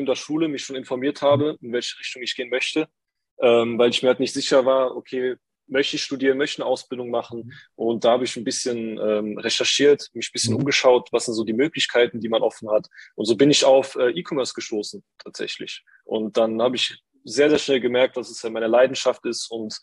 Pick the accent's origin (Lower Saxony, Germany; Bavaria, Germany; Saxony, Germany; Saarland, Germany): Saarland, Germany; Saarbrücken; Hi, ich bin 21, ich komme aus Saarbrücken, aus dem wunderschönen Saarland.